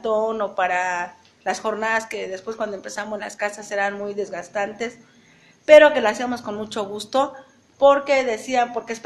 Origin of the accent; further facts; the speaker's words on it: Mexico; luchar porque tengamos una mejor vida como mexicanos.